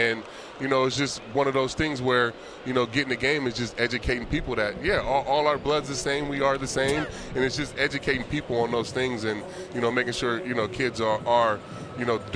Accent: California, United States; And obviously I grew up in California, but I feel like I had a chance to mature here as a man.

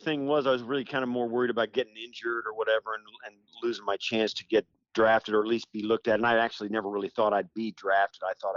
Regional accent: Kansas, United States; I grew up in Western Kansas, in rural Kansas. In fact, we grew up in Broncos country. Grew up out there in a little small farming community

